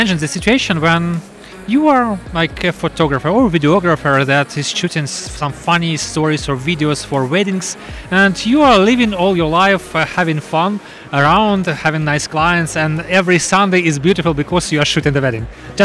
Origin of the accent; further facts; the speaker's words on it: Ukraine; English is a second language; I'm from Drone UAV Company, and I'm from Ukraine.